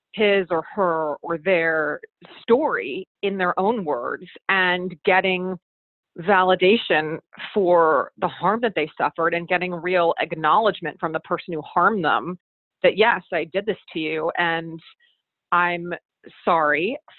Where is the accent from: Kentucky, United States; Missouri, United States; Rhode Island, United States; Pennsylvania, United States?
Pennsylvania, United States; So for example, my home state of Pennsylvania doesn't offer them a dime.